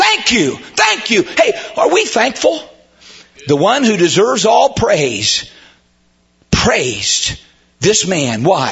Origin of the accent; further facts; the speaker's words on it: United States; I'm an American. I'm proud to be American. You cut me, I bleed red, white, and blue, and I am a free American